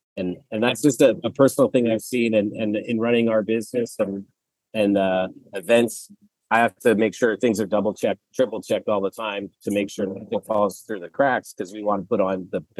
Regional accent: Edmonton, Alberta, Canada; now in Toronto, Canada; I grew up in Edmonton, Alberta.

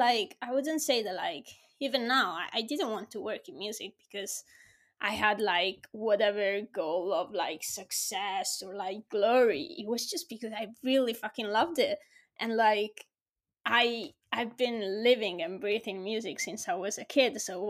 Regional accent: Italy; So I moved back to my hometown, which was the worst. You know, I wanted to fucking move to Hollywood and be free. So imagine going back to my parents in Italy.

